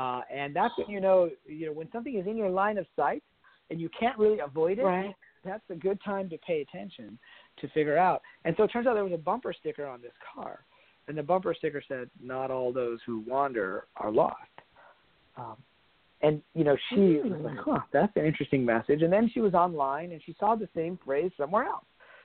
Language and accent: English; Pakistan; I'm originally from Pakistan.